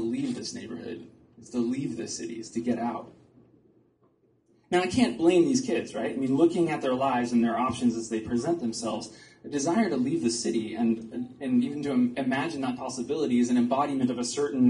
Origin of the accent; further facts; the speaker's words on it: Illinois, United States; Frankly, my parents aren't from Chicago. We're from the North Shore of Chicago. We're from the suburbs.